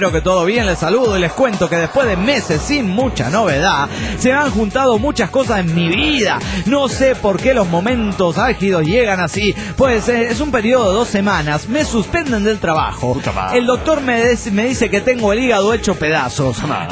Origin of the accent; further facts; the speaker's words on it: Tijuana, Baja California, Mexico; de Tijuana, México.